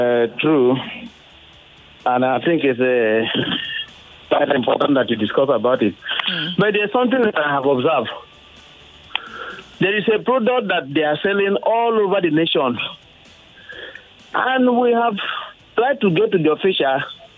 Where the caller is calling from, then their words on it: Ibadan, Oyo, Nigeria; from Ibadan.